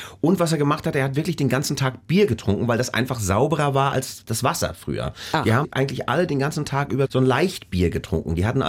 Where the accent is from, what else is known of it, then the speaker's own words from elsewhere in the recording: Rostock, Mecklenburg-Vorpommern, Germany; Ich habe es als Kind erlebt, aber auf eine ganz, ganz seltsame Art und Weise bei uns in Rostock.